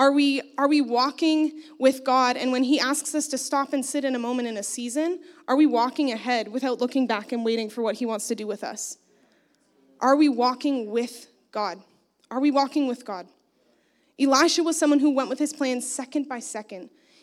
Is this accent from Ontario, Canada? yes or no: yes; Toronto, Ontario, Canada; now in Ottawa, Canada; We grew up in the Greater Toronto area, and now we live in Ottawa